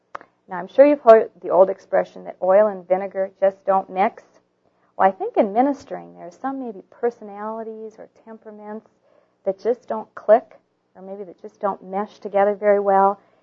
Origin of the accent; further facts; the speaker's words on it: Minneapolis, Minnesota, United States; Now, as many of you know, since we're both from Minneapolis, the Twins were the world champions.